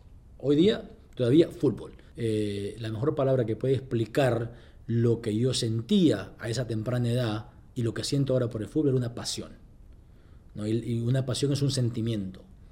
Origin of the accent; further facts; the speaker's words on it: El Salvador; Soy originario de El Salvador. En los años 80, como todo el mundo sabe, se inicia la guerra civil y el país entra en un caos de incertidumbre.